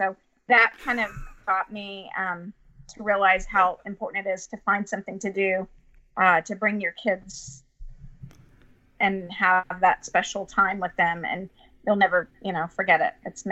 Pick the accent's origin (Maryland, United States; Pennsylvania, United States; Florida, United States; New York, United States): Florida, United States; now in Houston, United States; I grew up in Florida. I've been to Disney World, Disneyland, both of them.